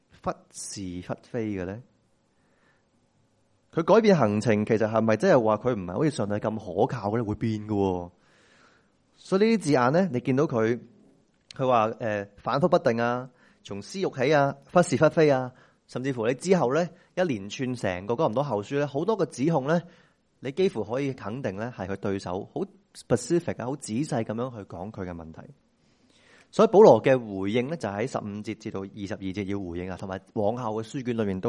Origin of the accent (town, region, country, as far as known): Hong Kong